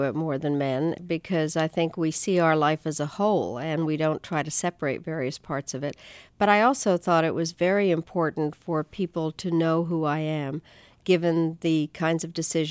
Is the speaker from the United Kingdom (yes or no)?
yes; England, United Kingdom; born or raised there; accent: English; now in United States